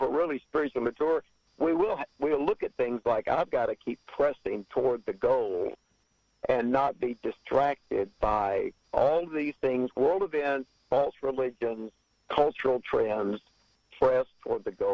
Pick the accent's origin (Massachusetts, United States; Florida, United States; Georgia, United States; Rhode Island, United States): Georgia, United States; Atlanta; I grew up in Atlanta. So it's wonderful to be a part.